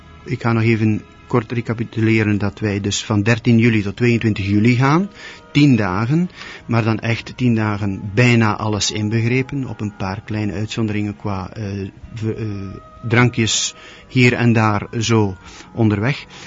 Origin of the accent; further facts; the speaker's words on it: Flanders, Belgium; Qua keuken, want daar zijn we als Vlamingen toch wel erg benieuwd naar eigenlijk.